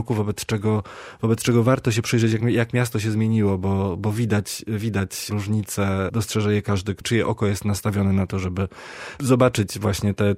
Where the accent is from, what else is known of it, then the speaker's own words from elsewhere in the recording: Kraków, Lesser Poland, Poland; W Lizbonie również w sezonie dokucza duża ilość turystów, ale ja jestem z Krakowa